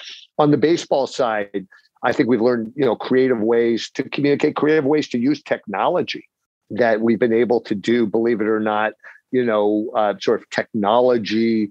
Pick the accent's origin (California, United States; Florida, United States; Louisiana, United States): California, United States; San Francisco; we would get on the bus, the municipal railway bus, growing up in San Francisco, and go out to Candlestick